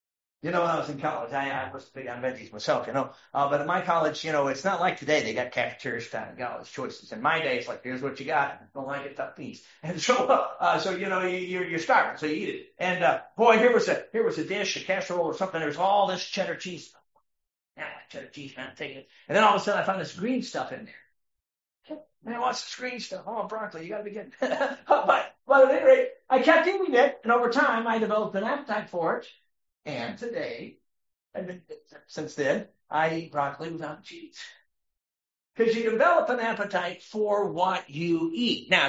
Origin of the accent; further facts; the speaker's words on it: Chicago, Illinois, United States; I grew up in Chicago. For me, this was totally foreign.